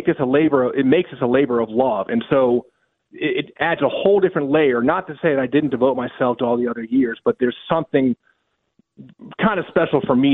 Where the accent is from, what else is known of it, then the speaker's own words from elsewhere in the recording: Reston, Virginia, United States; I'm born and raised in Reston. I'm a Southlake High School graduate.